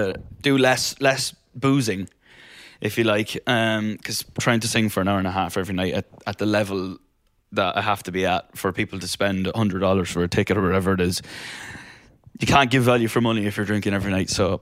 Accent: Ireland; now in Los Angeles, United States; I grew up in Ireland where it rains for about 360 days of the year. So I am now a fair weather golfer. I live in Los Angeles.

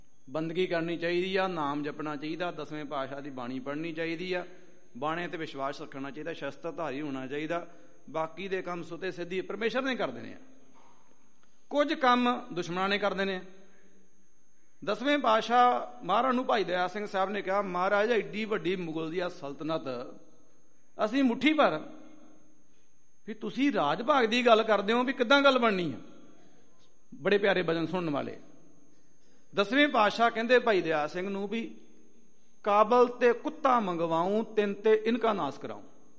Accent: Amritsar, Punjab, India; moved away; ਇੱਥੇ ਅੰਮ੍ਰਿਤਸਰ ਸਾਹਿਬ ਦੇ ਅਸੀਂ ਜੰਮ ਪਲੇ ਹਾਂ, ਕਈ ਸਾਲਾਂ ਬਾਅਦ ਹੁਣ ਪੰਜਾਬ ਆਏ।

